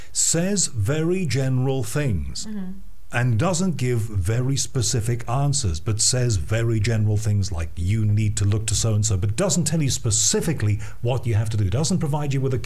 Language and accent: English; England, United Kingdom; I'm English and all that.